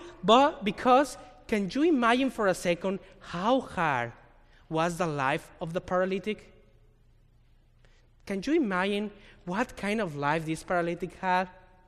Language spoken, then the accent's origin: English; Mexico; now in Redmond, United States; I grew up in Mexico, so I live in downtown Redmond